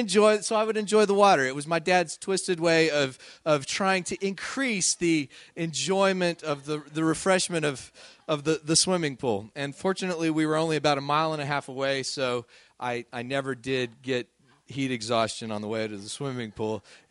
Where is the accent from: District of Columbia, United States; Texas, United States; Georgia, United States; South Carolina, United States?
Texas, United States; Midland; You know, when I was a kid growing up in Midland, Texas, it got awfully hot in the summer.